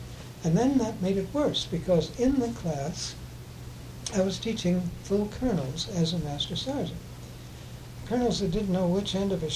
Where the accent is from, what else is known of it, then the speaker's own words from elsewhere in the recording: San Francisco, California, United States; I grew up in San Francisco, went to the public schools in San Francisco. I went to Mission High School.